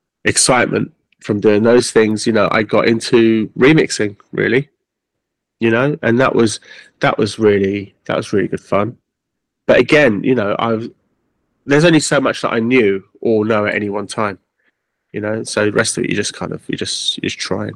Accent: London, United Kingdom; Which was the name of the street I grew up on in Archway.

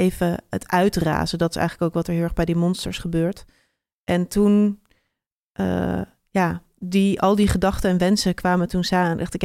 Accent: Amsterdam, North Holland, Netherlands; En ik ben in Amsterdam opgegroeid en heb daar veel voorstellingen gezien.

